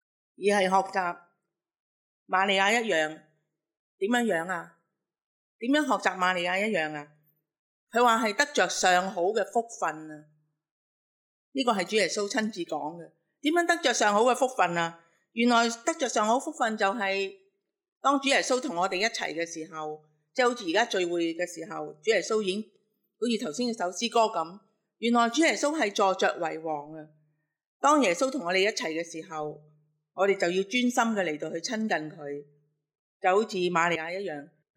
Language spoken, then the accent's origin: Chinese; Hong Kong; 对于我们香港人一向过着很繁忙的生活来讲